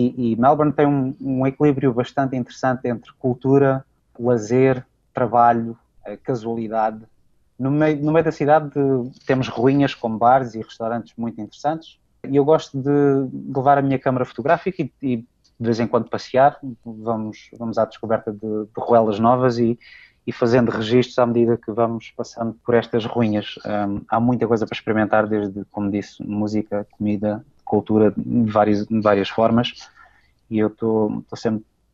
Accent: Portugal; eu tenho como português no mundo

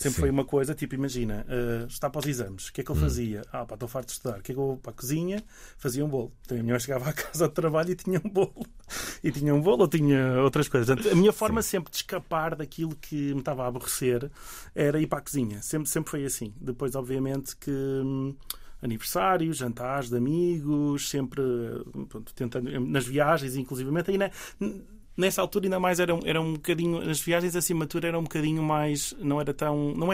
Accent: Lixa, Porto, Portugal; Eu sou da Lixa, que é do Conselho de Felgueiras

